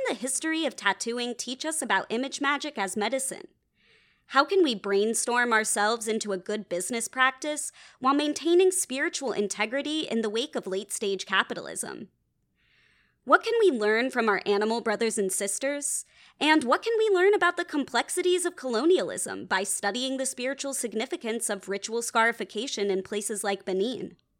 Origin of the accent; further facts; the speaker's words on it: Atlanta, Georgia, United States; Candace is a tattoo artist and tarot reader from my hometown of Atlanta, Georgia